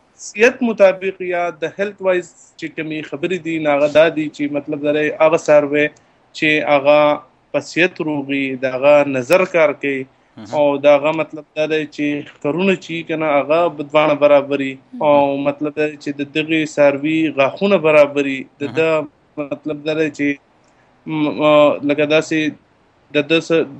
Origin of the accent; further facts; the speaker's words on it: Swat, Khyber Pakhtunkhwa, Pakistan; now in United States; زما تعلق بیسیک د سواد مټ تحصیل خرړې کلی سره ده او دلته کې زو په نیو جرسی